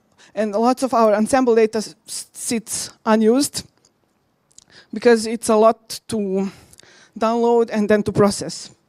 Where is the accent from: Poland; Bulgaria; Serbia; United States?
Serbia; now in United Kingdom; I'm originally from Serbia, but now I work in the UK in European Centre for Medium Range Weather Forecast